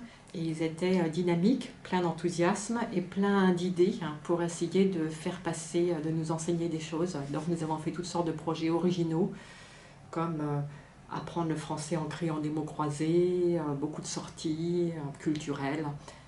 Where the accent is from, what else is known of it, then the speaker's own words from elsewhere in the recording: Caen, Normandy, France; Je suis née à Caen et je suis une enfant de l'école publique, donc j'ai été dans le public toute ma vie en France.